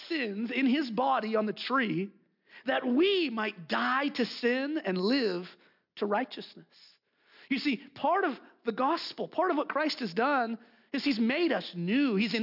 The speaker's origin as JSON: {"language": "English", "region": "California", "country": "United States", "tie": "born or raised there", "said": "again, I grew up in Southern California, big population, lots of people there."}